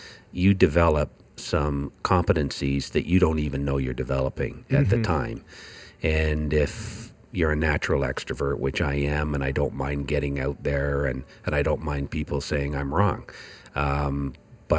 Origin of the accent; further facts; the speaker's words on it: Canada; I grew up, I'm a Canadian, so.